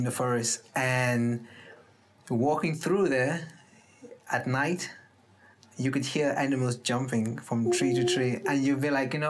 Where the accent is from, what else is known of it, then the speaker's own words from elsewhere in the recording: Maitland, Western Cape, South Africa; So, I grew up in Maitland, so yeah. I stayed there for, I think, if I moved at 10, 13 to 14 years.